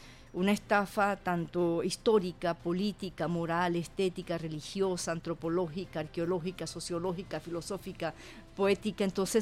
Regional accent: Venezuela; yo no soy 50% venezolana o 50% palestina. Yo soy 100% venezolana y yo soy 100% palestina. Yo no me integro, yo no me asimilo, yo soy un sincretismo latino-árabe, venezolana-palestina.

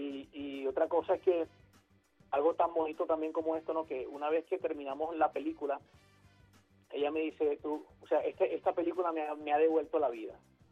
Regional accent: Venezuela; y también dice mucho de lo que somos nosotros, los venezolanos.

